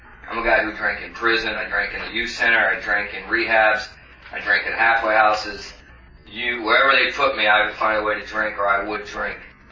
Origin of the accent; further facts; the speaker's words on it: Stockton, California, United States; I grew up in California. Grew up in this town called Stockton, California.